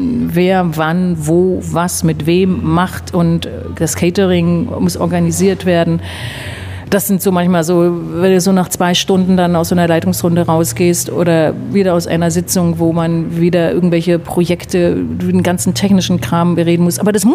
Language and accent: German; Brandenburg, Germany; habe wiederum auch meine Heimat in der Fremde wieder auch schätzen und lieben gelernt, weil das ich an dem Brandenburger wiederum schätze